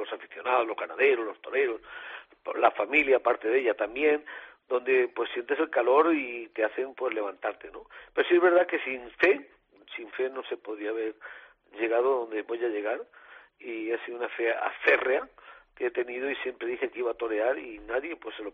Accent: Valencia, Valencian Community, Spain; vengo de México, donde toreé un festival, y tengo la ilusión puesta de torear en Valencia, en mi tierra, en Fallas.

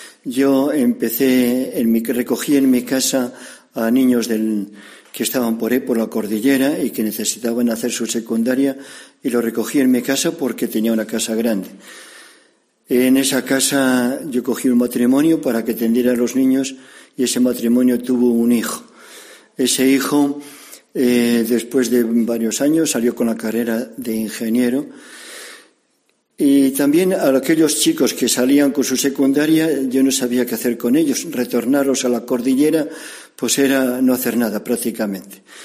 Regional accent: Monfarracinos, Castile and León, Spain; now in Casma, Peru; soy de Monfarracinos y estoy en un asilo en Casma, una ciudad cerca de Chimbote, en Perú

